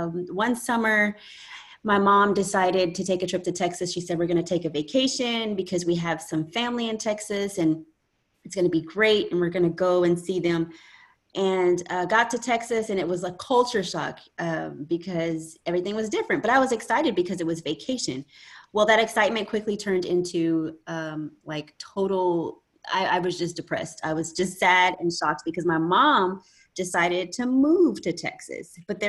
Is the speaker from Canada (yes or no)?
yes; Canada; So I was raised in Canada, raised in a wonderful faith-based home with my mom.